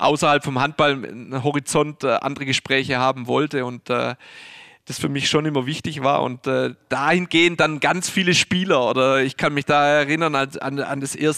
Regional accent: Baden-Württemberg, Germany; Ja, ich komme aus dem Schwabenland, ja, habe in Stuttgart gespielt, in Convestheim, in Pfullingen, über eine Insolvenz Stuttgart bin ich dann nach... Ludwigshafen gekommen

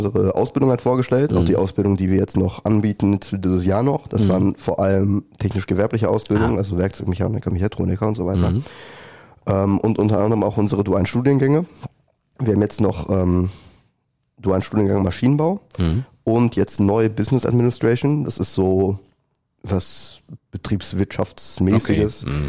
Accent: Bödefeld, North Rhine-Westphalia, Germany; also ich wohne auch hier in Neheim. Ich bin ursprünglich aus dem Hochsauerland, aus Bödefeld, Kreis Schmeinberg.

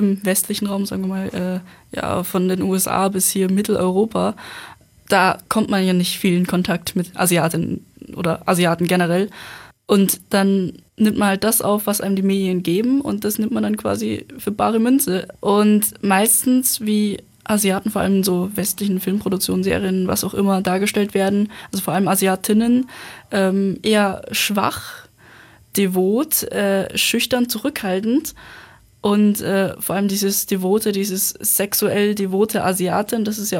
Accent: Straubing, Bavaria, Germany; ich persönlich komme aus Straubing, Niederbayern, bin da auch geboren und aufgewachsen, aber meine Eltern sind beide aus Vietnam.

